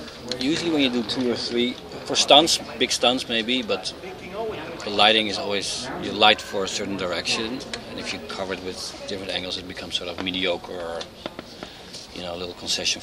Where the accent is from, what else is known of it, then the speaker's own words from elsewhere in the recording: United States; Yeah, well, I'm an American.